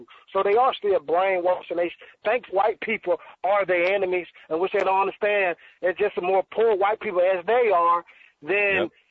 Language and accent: English; Alabama, United States; now in Oklahoma, United States; See, I'm from down that way, but I live in Oklahoma now. But I'm from Alabama, and he's right.